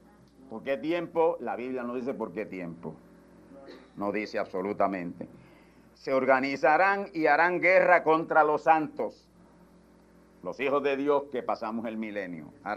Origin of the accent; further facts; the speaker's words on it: Puerto Rico; Si a mí me llaman puertorriqueño es porque soy de Puerto Rico.